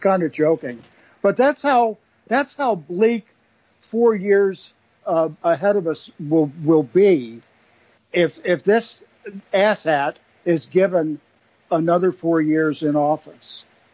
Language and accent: English; Alexandria, Virginia, United States; I was born and raised in Alexandria. I'm older than you, I'm sure. It's always good to hear from the home area.